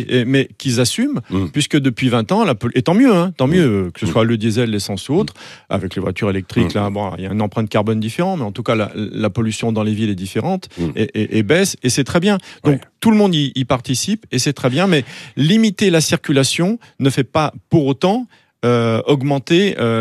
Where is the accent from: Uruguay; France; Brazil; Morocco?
France; Lyon, Auvergne-Rhône-Alpes; moi je suis lyonnais